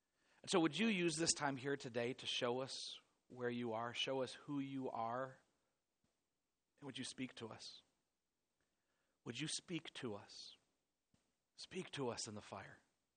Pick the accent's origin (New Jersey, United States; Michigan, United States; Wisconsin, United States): Michigan, United States; I grew up in Michigan in the 80s, Detroit Tigers, right?